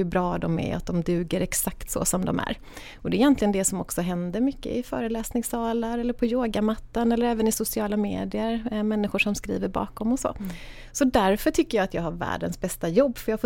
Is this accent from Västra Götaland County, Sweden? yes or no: yes; Gothenburg, Västra Götaland County, Sweden; tyvärr jag kommer från Göteborg.